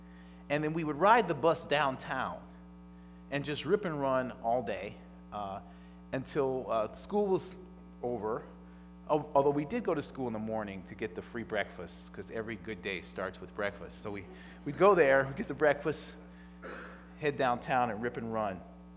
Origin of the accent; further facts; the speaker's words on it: Toledo, Ohio, United States; I had a chance to go back to my hometown. I grew up in Toledo, Ohio, and I was there for my 30th high school reunion.